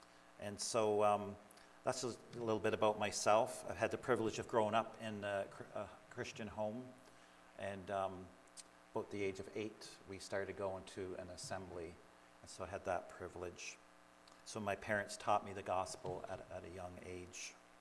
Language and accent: English; Canada; I'm more coming from Canada, more hockey.